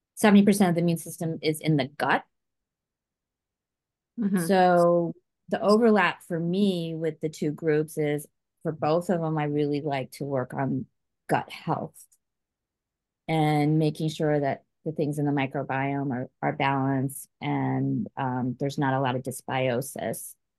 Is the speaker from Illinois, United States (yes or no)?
no; Indiana, United States; I know, people look at me and they're like, where are you from? I say Indiana. Yeah, that's where I'm from.